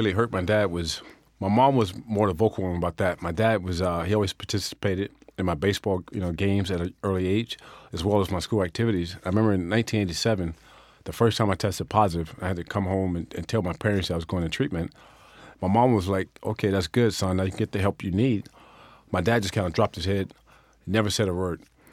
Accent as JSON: {"language": "English", "town": "Tampa", "region": "Florida", "country": "United States", "tie": "born or raised there", "said": "I grew up a Cincinnati Reds fan. Because growing up in Tampa, they had spring training down there in the 70s."}